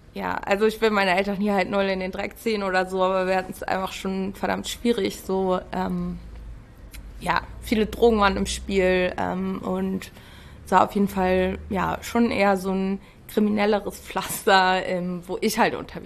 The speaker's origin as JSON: {"language": "German", "town": "Ahrensburg", "region": "Schleswig-Holstein", "country": "Germany", "tie": "born or raised there", "said": "Also ich bin halt in Ahrensburg zur Schule gegangen, das ist ja hier in der Nähe von Hamburg, Schleswig-Holstein schon, aber ist so eine halbe Stunde von Hamburg entfernt. Es ist super spießig einfach."}